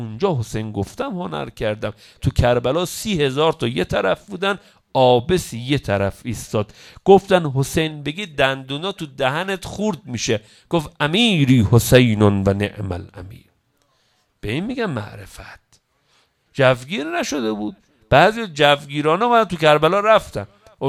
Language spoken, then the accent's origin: Persian; northern Iran, Iran; پشت بعضی ما بچه شمالیم